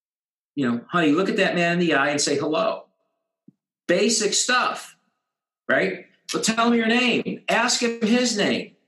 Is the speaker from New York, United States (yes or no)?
yes; Buffalo, New York, United States; moved away as an adult; now in Las Vegas, United States; we moved out to Vegas from Buffalo, New York. I didn't have a big extended family here.